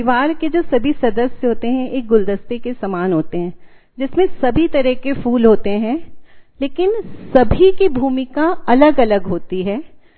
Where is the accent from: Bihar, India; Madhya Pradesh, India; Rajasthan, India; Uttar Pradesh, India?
Madhya Pradesh, India; Indore; मैं इंदौर से हूँ।